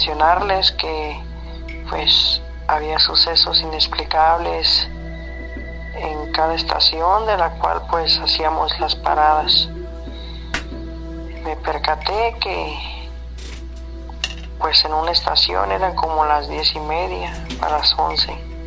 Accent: Tijuana, Baja California, Mexico; Yo soy de Tijuana.

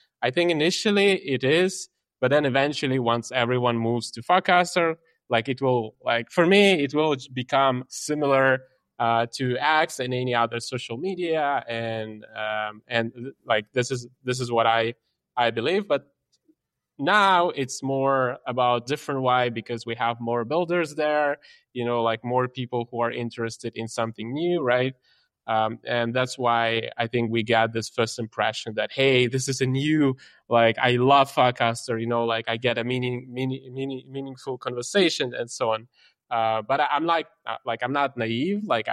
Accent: Ukraine; I'm from Ukraine

